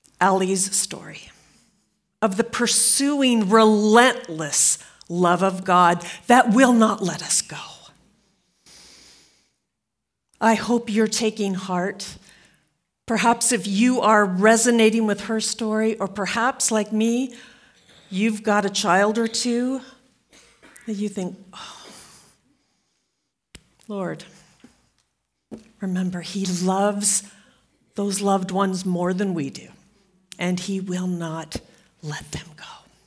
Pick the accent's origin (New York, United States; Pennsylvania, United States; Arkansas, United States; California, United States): California, United States; Moreno Valley; I'm from Moreno Valley, California.